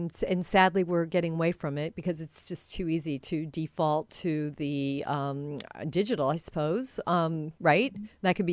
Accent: Iowa, United States; No, and I'm from Iowa originally, so I definitely grew up amongst a lot of people that would be perhaps less familiar with some of these concepts

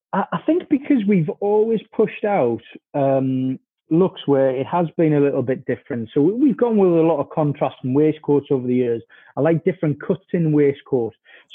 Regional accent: Sunderland, North East England, United Kingdom; and I'm from Sunderland.

